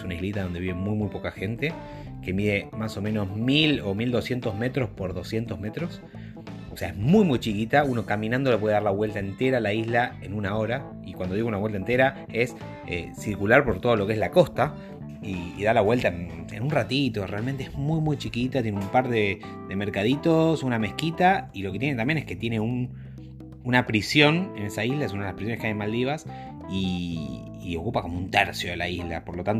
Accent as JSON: {"language": "Spanish", "country": "Argentina", "said": "puntualmente de Argentina, que es de donde soy yo"}